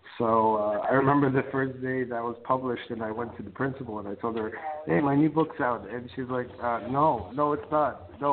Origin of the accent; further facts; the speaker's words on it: Connecticut, United States; I mean, I grew up in Connecticut, so, you know, you're always surrounded by all this horror and all these, you know, witchcraft and all these legends and myths and stuff like that.